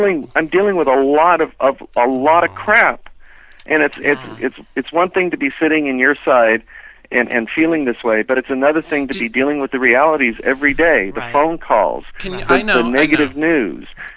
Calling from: Walnut Creek, California, United States; I'm calling from Walnut Creek.

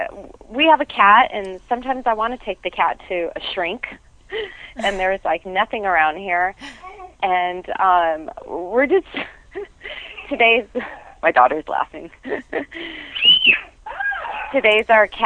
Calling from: Anaheim Hills, California, United States; I'm calling from Anaheim Hills

